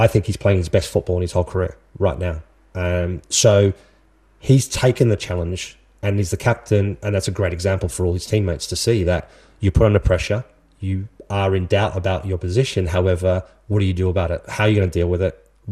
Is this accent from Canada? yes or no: no; Australia; I class myself in a lot of ways also very European, but that doesn't detract and take away from the fact that I'm Australian